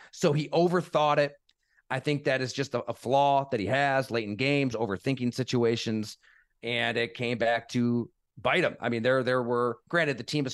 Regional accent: New York, United States; and I grew up here in Western New York

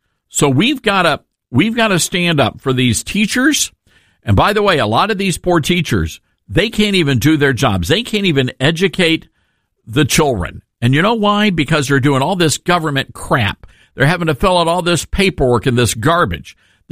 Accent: Memphis, Tennessee, United States; One of the things I'm excited about here in Memphis, my hometown, and where we broadcast our national program

